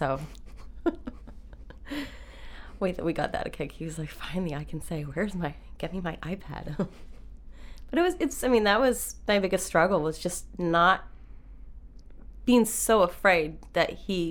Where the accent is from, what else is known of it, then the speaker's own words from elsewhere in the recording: Maine, United States; My family, like I said, I grew up in Maine. My husband grew up in Maine. So all of my family was close by.